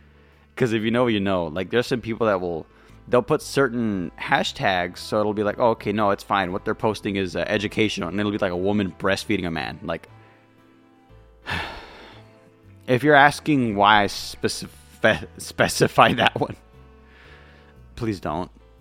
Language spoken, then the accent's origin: English; United States; I don't know how I feel about it as an American.